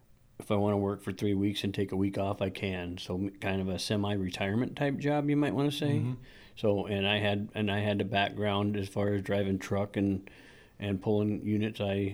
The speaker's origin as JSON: {"language": "English", "town": "Gregory", "region": "South Dakota", "country": "United States", "tie": "born or raised there", "said": "Yes, I was. I was born and raised there. I went to school in a couple of different schools there, and I was born in Gregory, South Dakota, and moved in Cologne, in that general vicinity"}